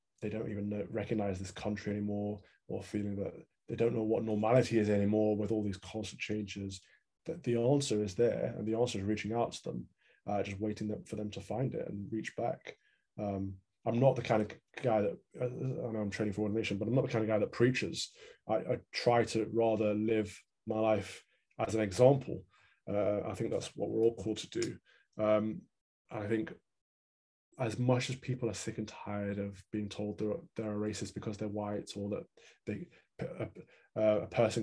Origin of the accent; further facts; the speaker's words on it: Midlands, United Kingdom; Well, I'm from the Midlands. So I've spent a lot of time in the middle of the country